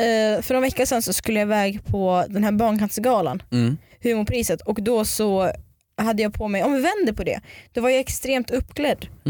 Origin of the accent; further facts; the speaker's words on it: Dalarna County, Sweden; Jag är från Dalarna.